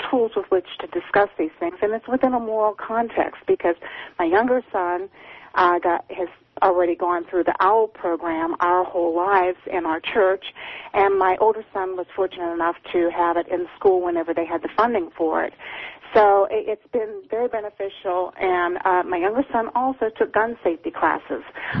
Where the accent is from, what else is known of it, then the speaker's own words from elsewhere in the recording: Northeast, United States; I called because I wanted to say that I was from the Northeast